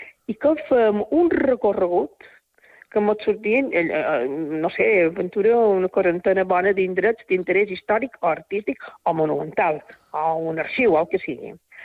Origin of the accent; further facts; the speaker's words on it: Porreres, Balearic Islands, Spain; agraïdíssima en el meu poble, agraïdíssima en el meu poble. A part, també, dels guardons que tinc a nivell general de Mallorca. Però no som ciutadana.